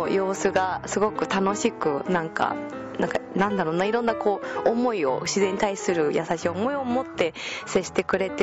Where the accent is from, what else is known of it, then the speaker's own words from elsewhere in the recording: Saitama, Japan; 私も昔はあのどこ出身どこですかって言われて、いや埼玉、まあ、埼玉ですみたいな